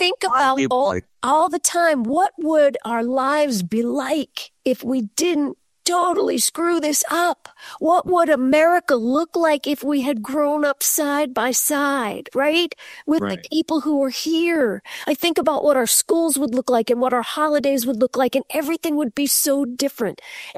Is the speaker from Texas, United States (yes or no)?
no; Verplanck, New York, United States; I grew up here in the Hudson Valley where it's easy to drive around and have history just smack you in the face. Like where I grew up in the town of Verplank, Washington camped there